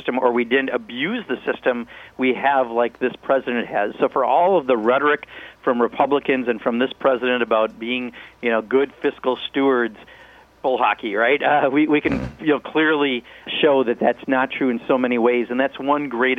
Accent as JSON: {"language": "English", "town": "Kenosha", "region": "Wisconsin", "country": "United States", "tie": "born or raised there", "said": "My hometown, Kenosha, Wisconsin, 14,000 people at its peak used to make cars."}